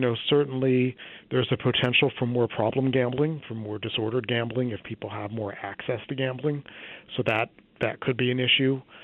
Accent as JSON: {"language": "English", "town": "Atlantic City", "region": "New Jersey", "country": "United States", "tie": "born or raised there", "said": "I grew up in Atlantic City, and one of my earliest memories is watching them blow up the old hotels and build casinos there."}